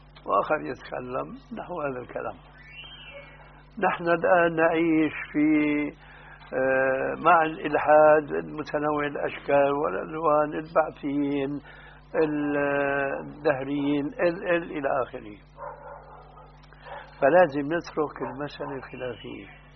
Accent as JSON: {"language": "Arabic", "town": "Damascus", "region": "Damascus Governorate", "country": "Syria", "said": "وهناك عندنا في دمشق، انا بقول له"}